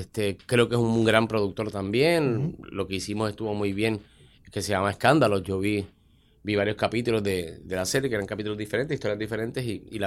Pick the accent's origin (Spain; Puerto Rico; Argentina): Puerto Rico; Para que diéramos nuestros puntos de vista como actores puertorriqueños que hemos trabajado fuera del país.